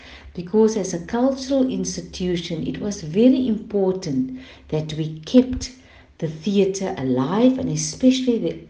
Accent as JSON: {"language": "English", "town": "Wellington", "region": "Western Cape", "country": "South Africa", "said": "As a child, I can still remember my mother from Wellington, because I'm from Wellington, a rural town, a little bit, so 2 hours from Cape Town."}